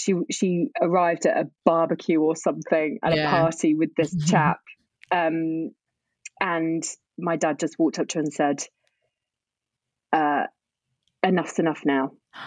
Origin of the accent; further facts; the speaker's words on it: Scunthorpe, Yorkshire and the Humber, United Kingdom; So I'm originally from Scunthorpe